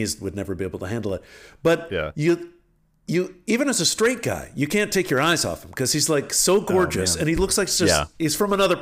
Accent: Alexandria, Virginia, United States; when I grew up in Alexandria, Virginia, where I came from, and in my high school, I was actually kind of a good-looking guy.

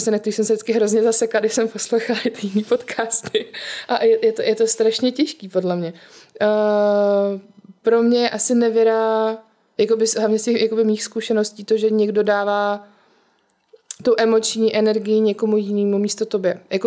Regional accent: Ostrava, Moravian-Silesian Region, Czechia; now in Prague, Czechia; to už asi zaznělo. Je mi 32, jsem původně z Ostravy, ale tady v Praze žiju už strašně dlouho.

